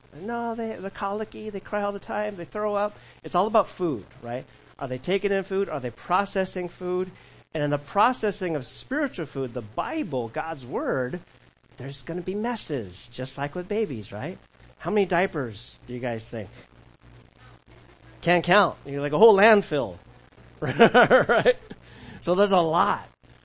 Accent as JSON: {"language": "English", "region": "California", "country": "United States", "tie": "born or raised there", "said": "I remember as a teenager, as a kid, and in my early 20s growing up in California"}